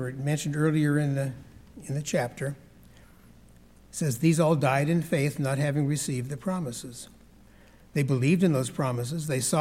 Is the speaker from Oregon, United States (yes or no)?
yes; Oregon, United States; now in Ohio, United States; How did I wind up in Northeast Ohio? I grew up in God's church with my family in the Willamette Valley in Oregon.